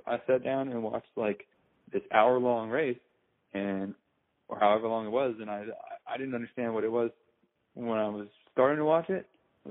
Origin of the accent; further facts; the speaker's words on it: California, United States; I mean, we're both from Central California. It's a rural area